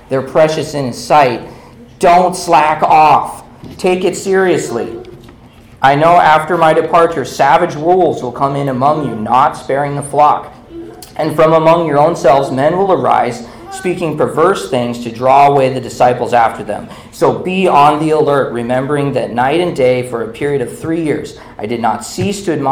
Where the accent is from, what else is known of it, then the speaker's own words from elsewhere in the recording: Montana, United States; So in Montana, I grew up in Montana, we spent a lot of time hunting and fishing and all that.